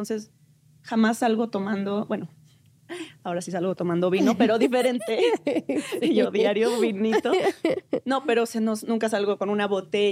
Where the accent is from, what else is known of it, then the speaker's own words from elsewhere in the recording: Querétaro, Mexico; En la calle desde siempre y más en mi ciudad. Yo soy de Querétaro.